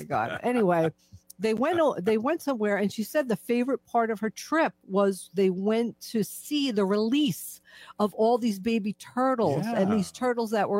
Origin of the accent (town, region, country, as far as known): New York, United States